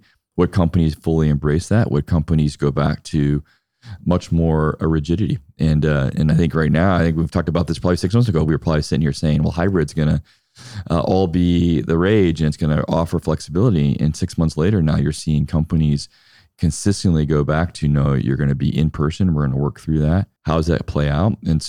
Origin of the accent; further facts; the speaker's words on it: Midwest, United States; Like, I'm thinking about, as much as a Midwesterner can, what early Silicon Valley looked like